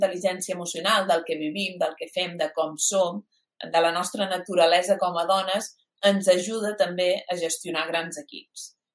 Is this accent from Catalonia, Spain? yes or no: no; Balearic Islands, Spain; Jo soc de Mallorca, tinc la major part de la meva família allà